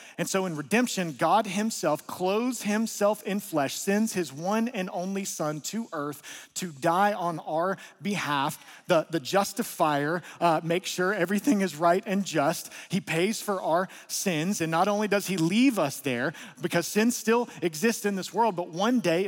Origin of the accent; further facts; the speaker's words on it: Georgia, United States; a whole bunch of y'alls, because I'm from North Georgia.